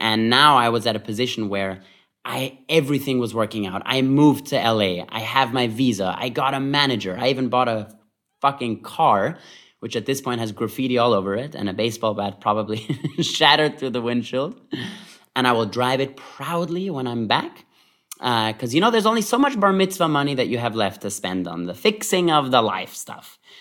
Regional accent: Vienna, Austria; now in Berlin, Germany; of four brothers to two wonderful Israeli parents, and I grew up in Vienna, Austria

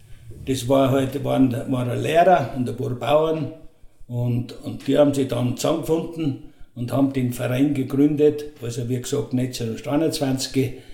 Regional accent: St. Ulrich am Pillersee, Tyrol, Austria; geboren in St. Ulrich. Früher haben sie zu uns gesagt … weil ich beim Drogerhäusl aufgewachsen bin. Und ich bin 71 Jahre

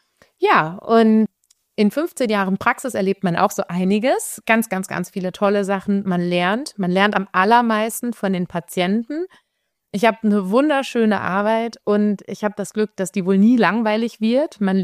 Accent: North Rhine-Westphalia, Germany; moved away as an adult; now in Switzerland; Wie man unschwer hören kann, ich bin Deutsche. Ich komme aus dem wunderschönen Pferdeland Westfalen. Ich bin allerdings schon knapp 20 Jahre in der Schweiz. Ich habe in Wien, also in Österreich, studiert 2 Jahre und bin dann nach Bern gegangen als Austauschstudentin

